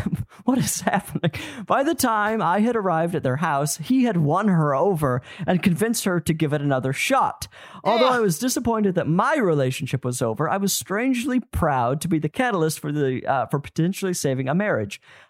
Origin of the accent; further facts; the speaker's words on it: Los Angeles, California, United States; She was visiting my hometown of Los Angeles, where she